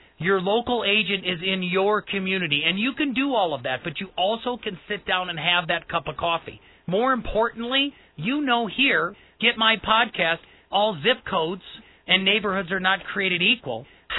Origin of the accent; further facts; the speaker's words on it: Wisconsin, United States; I'm Colorado proud. I was born and raised in Wisconsin. I'm Wisconsin proud.